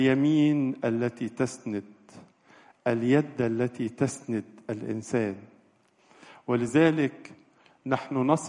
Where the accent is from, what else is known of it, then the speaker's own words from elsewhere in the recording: Egypt; نحن كمصريين شعب متدين ونحب الله كثيرا